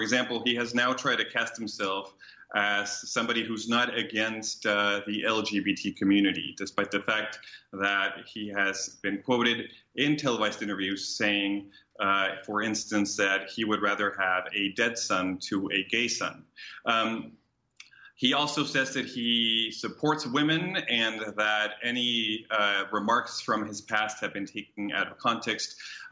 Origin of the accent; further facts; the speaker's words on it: Rio de Janeiro, Brazil; And when you go into areas, for example, of my hometown now, Rio de Janeiro, that are controlled by drug gangs